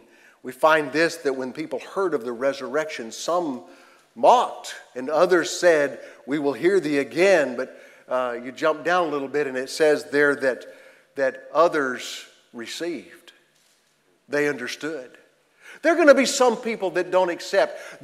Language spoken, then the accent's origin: English; Florida, United States; I said, "I'm from Florida."